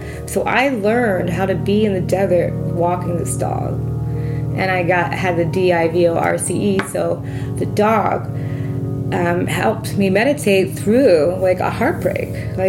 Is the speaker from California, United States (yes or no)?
no; Philadelphia, Pennsylvania, United States; now in Yucca Mesa, United States; since I'm from Philly